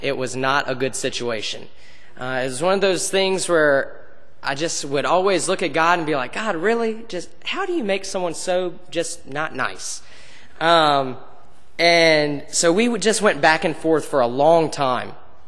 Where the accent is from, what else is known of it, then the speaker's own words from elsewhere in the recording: South Boston, Virginia, United States; I'm originally from South Boston, Virginia. You've probably never heard of it